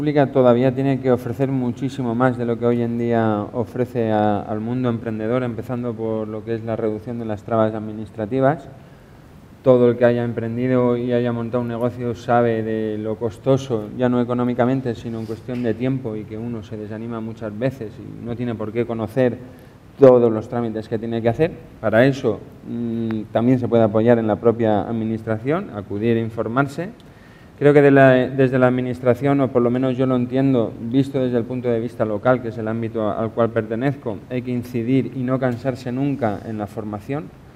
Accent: Novelda, Valencian Community, Spain; por lo menos de donde yo vengo, en Novelda, hay una cantidad de gente que sabe hacer de todo y con gracia y con arte.

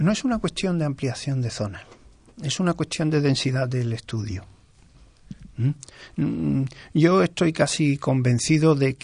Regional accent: Galicia, Spain; ¿La mía, que soy gallego?

